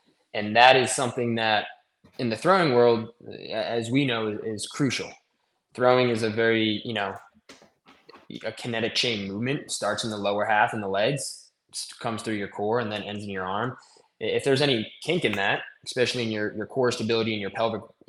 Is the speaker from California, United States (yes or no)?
no; New York, United States; I'm from New York.